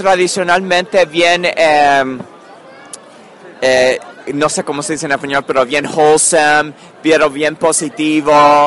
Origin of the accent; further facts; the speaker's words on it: Nicaragua; yo originalmente soy de Nicaragua, y yo en Nicaragua leía Archie en español.